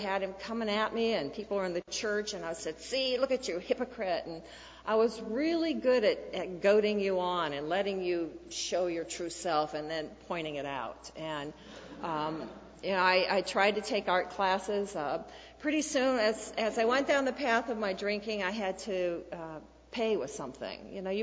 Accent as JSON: {"language": "English", "region": "Iowa", "country": "United States", "tie": "born or raised there", "said": "I grew up in Iowa. It's a little hard to be obsessed with Gandhi when you're in the breadbasket of the world, and nobody wants you to starve yourself there."}